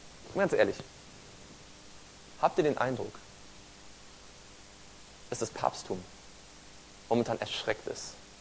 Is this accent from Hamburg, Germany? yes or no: no; Stuttgart, Baden-Württemberg, Germany; born or raised there